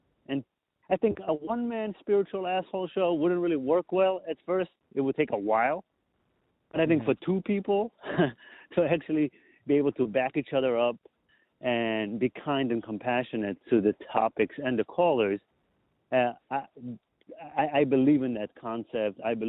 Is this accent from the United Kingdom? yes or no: no; Israel; now in United States; because I came from Israel. I wasn't really aware of personal development until I came to America. I was religious in Israel, so maybe I would have if I wasn't. I grew up in a very religious society.